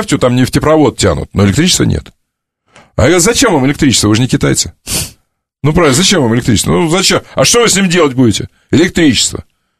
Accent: Taiturka, Irkutsk Oblast, Russia; я как бы в деревне жил. Я жил, если на север от Иркутска поехать на реку Белая, там, где она впадает в Ангару, там есть деревня Тайтурка. Я из Тайтурки сам.

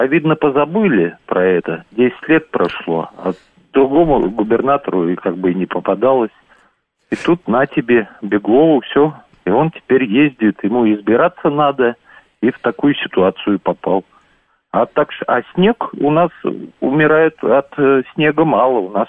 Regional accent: Saint Petersburg, Russia; я из Петербурга

